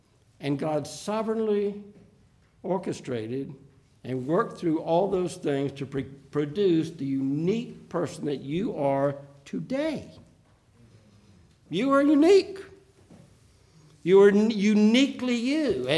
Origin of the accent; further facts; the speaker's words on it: Deep South, United States; I grew up in the Deep South in the 50s and 60s. I was born in 48.